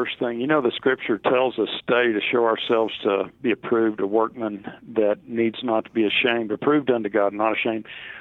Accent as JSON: {"language": "English", "region": "Texas", "country": "United States", "tie": "born or raised there", "said": "I grew up in West Texas, and we prayed every day in school back then, pledged allegiance, and read from the Bible in a large public school."}